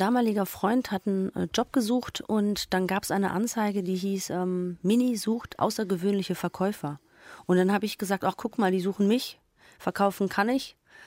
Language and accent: German; Düsseldorf, North Rhine-Westphalia, Germany; Ich komme hier aus Düsseldorf.